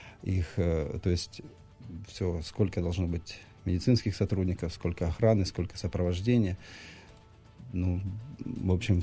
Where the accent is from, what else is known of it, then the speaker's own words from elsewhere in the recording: Luhansk, Luhansk Oblast, Ukraine; Вы знаете, когда я сам из Луганска, я видел людей